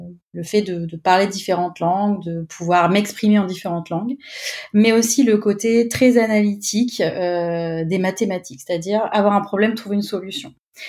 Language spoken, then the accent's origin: French; Clermont-Ferrand, Auvergne-Rhône-Alpes, France; now in Paris, France; j'ai fait une licence d'anglais assez classique dans l'université près de chez moi à Clermont-Ferrand.